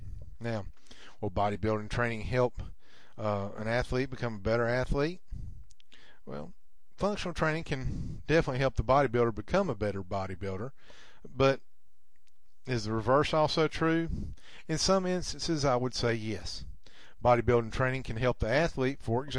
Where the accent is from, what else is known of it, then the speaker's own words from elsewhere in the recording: the South, United States; accent: Southern drawl; As you can tell, I'm from the South. I've got a bit of a Southern drawl.